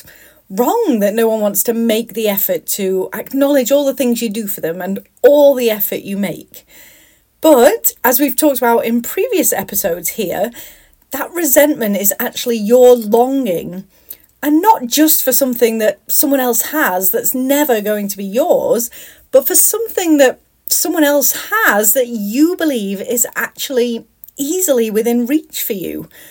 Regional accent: United Kingdom; now in United States; as a Brit living in the US

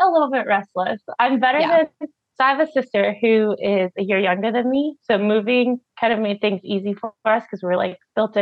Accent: Leavenworth, United States; I'd say, oh, well, I came from Leavenworth, which is where I graduated high school.

